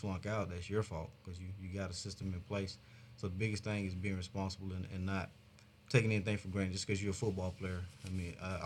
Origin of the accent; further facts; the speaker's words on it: Tallahassee, Florida, United States; the reason I chose Troy or UAB is because I'm from Tallahassee, and Tallahassee is similar to Troy size-wise.